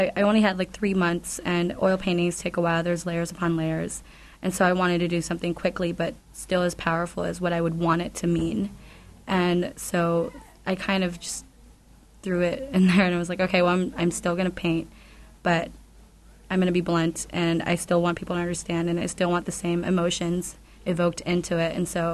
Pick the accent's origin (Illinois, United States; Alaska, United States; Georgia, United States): Alaska, United States; Juneau; I've had shows in Las Vegas and while I was in school, but it's pretty cool to do it here in my hometown.